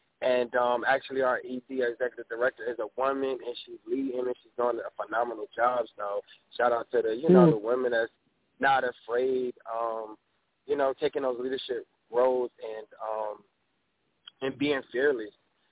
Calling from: Chesapeake, New Jersey, United States; I'm calling from Chesapeake, New Jersey.

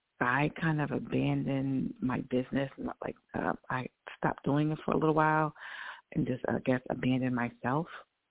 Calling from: New York, United States; New York.

